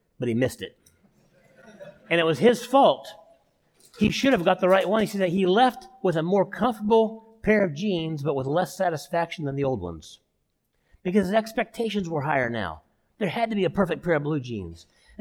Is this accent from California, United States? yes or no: yes; California, United States; And I remember as a boy growing up in California thinking, what kind of a Christmas would that be?